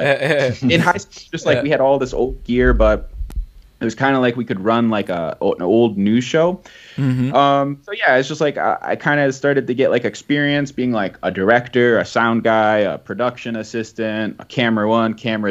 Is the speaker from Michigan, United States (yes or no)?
yes; Novi, Michigan, United States; I grew up in Michigan, in kind of a small town in Michigan. The town I grew up in was Novi, which stands for the number 5 railroad stop.